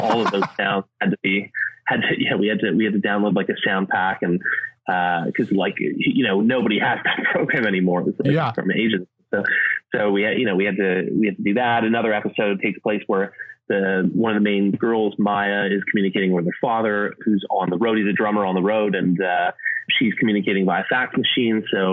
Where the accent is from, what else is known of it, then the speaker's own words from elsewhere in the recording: Canada; Basically, I grew up in Canada.